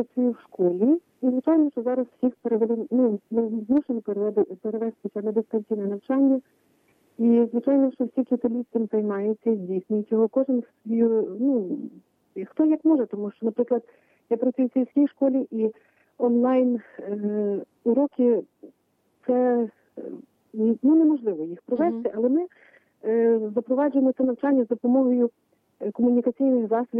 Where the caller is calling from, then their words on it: Zhytomyr Oblast, Ukraine; я з Житомирської області.